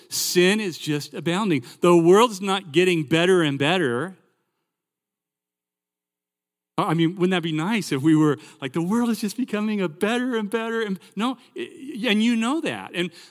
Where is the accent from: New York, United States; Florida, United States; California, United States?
California, United States; the woman who cut my hair when I was growing up in California